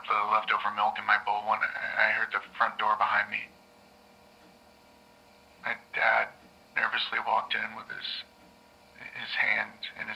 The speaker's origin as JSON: {"language": "English", "town": "Bangor", "region": "Maine", "country": "United States", "tie": "born or raised there", "said": "Well, I was born and raised in Bangor."}